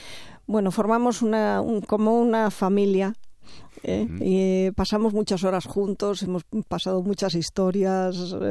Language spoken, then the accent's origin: Spanish; Asturias, Spain; porque es de mi tierra, de Asturias